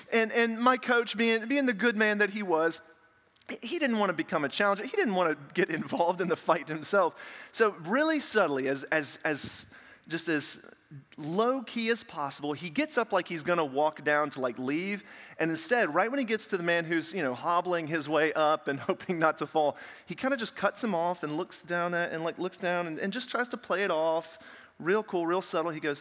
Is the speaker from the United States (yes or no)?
yes; Tennessee, United States; So growing up in Tennessee, I was a big Tennessee college football fan.